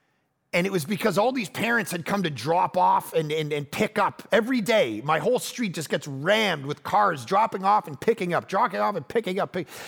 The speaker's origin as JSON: {"language": "English", "town": "Toronto", "region": "Ontario", "country": "Canada", "tie": "born or raised there", "said": "And I grew up in Toronto. It's like 300 below zero."}